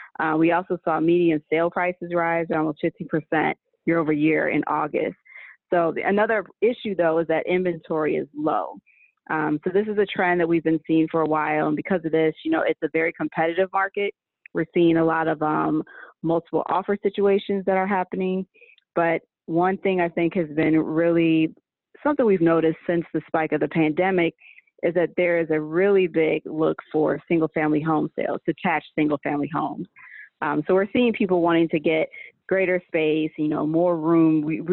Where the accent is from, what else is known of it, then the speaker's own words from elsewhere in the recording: Chicago, Illinois, United States; also born or lived in Seattle; But born and raised in Chicago, lived here majority of my life. I did spend 5 years in Seattle, Washington.